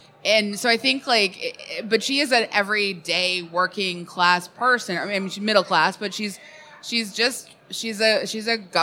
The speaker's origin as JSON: {"language": "English", "town": "Vancouver", "region": "British Columbia", "country": "Canada", "tie": "born or raised there", "said": "I grew up in Vancouver."}